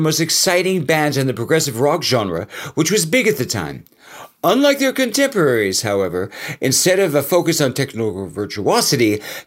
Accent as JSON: {"language": "English", "country": "United States", "said": "Is this a U.S. concept? Yes, it is. Guess what? I'm from America. Deal with it."}